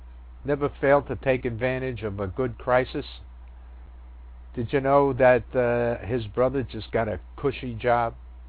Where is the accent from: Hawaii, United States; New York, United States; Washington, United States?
New York, United States; I was born in Harlem. I went to a Catholic a school on 125th Street and Convent Avenue. I went to an integrated high school, a Catholic high school, on Sugar Hill.